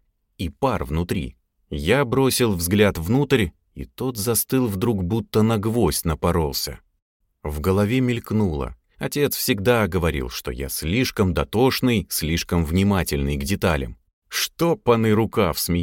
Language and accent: Russian; Tver Oblast, Russia; Родом я из Тверской области, из тех мест, где между деревнями десятки километров лесов и болот. А до ближайшего приличного магазина часа 1,5-2 на автобусе, если повезет его дождаться.